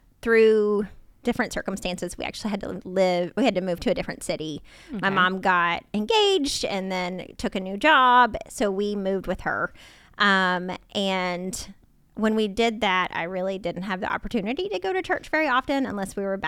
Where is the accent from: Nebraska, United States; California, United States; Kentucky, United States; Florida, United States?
Kentucky, United States; So I was born and raised in Kentucky. It's kind of funny even being here. I feel like my accent is coming out even more in this microphone.